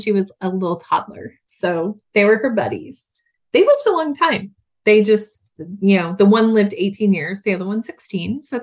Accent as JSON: {"language": "English", "town": "Chicago", "region": "Illinois", "country": "United States", "said": "like we're all from Chicago."}